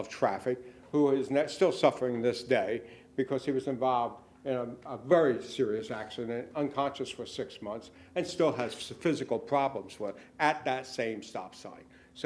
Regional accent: Pennsylvania, United States; see, I'm from Pennsylvania.

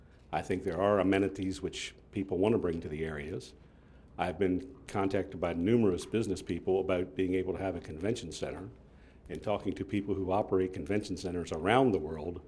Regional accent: Milton, Delaware, United States

